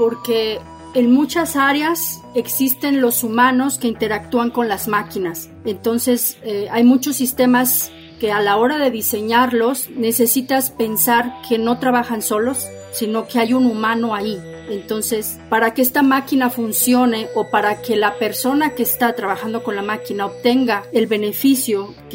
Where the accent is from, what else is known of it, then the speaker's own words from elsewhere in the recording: Mexico; que el beneficio fuera para mi país. Entonces así es como empecé a buscar un lugar aquí en México donde hacer investigación